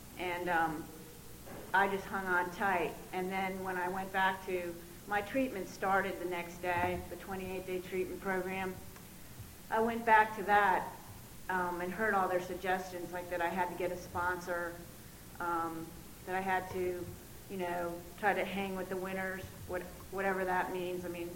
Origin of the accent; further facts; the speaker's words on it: Potomac, Maryland, United States; I grew up in Potomac, Maryland, I'm nothing like these people.